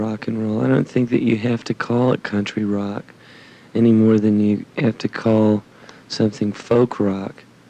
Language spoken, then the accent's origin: English; the South, United States; I was brought up in the South